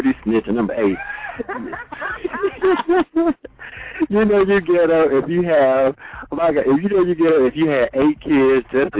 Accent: the South, United States; You know, being a Southerner, you know, Down South people

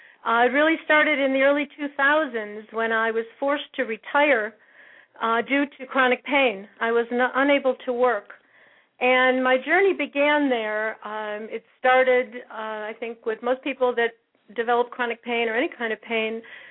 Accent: Cleveland, Ohio, United States; I grew up in Cleveland, Ohio, a suburb of Cleveland, Ohio, lived here my entire life.

